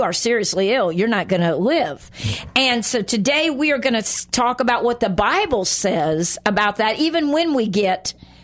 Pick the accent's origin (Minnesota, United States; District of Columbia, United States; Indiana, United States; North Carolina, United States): Indiana, United States; also born or lived in Central America; The church I grew up in Indiana, and then actually as a missionary's child in Central America